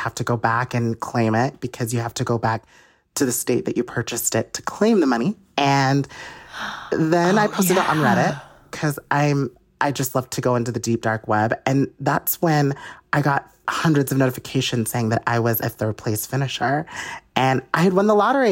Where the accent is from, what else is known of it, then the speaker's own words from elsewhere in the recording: Utah, United States; I'm from Utah. We don't have a lottery.